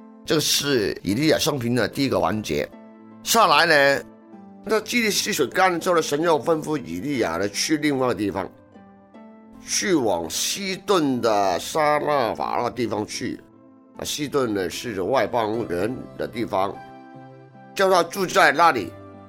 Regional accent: Guangdong, China; 我们广东人呢说水等于柴嘛

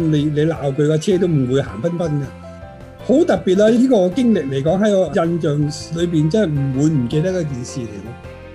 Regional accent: China; 我们中国人讲低声下气，即是有少少负面

